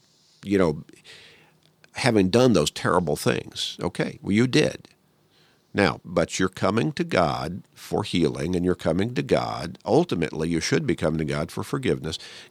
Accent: Chicago, Illinois, United States; Now, I grew up in Chicago, so I understand that kind of, you know, happening.

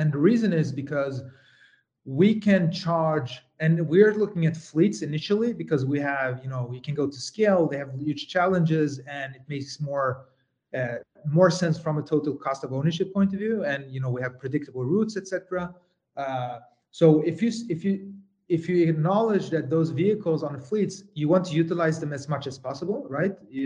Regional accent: Sweden; moved away as an adult; So I mean, my home country is Sweden. So I just came, you know, relocated a month ago from Sweden

